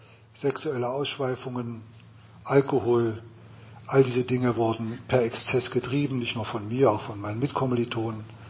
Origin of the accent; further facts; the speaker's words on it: East Germany, Germany; Habe dann dort im Untersuchungshaft gesessen in West-Berlin als Ostdeutscher.